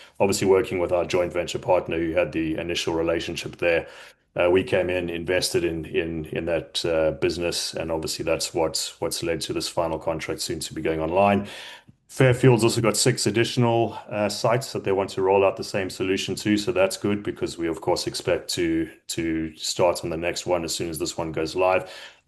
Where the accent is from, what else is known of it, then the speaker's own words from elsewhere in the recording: South Africa; I'm South African, so hence the accent.